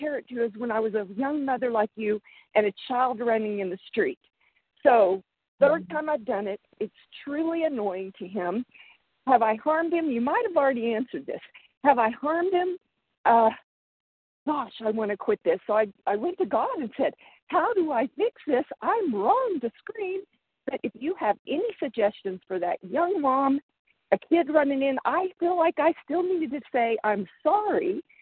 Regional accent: Tulsa, Oklahoma, United States; I am from Tulsa

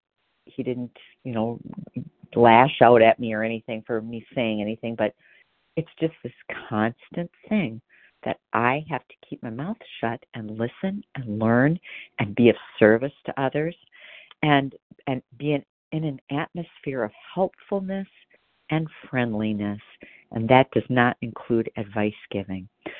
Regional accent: Wisconsin, United States; I'm from Wisconsin, and it's so good to hear everybody share this morning.

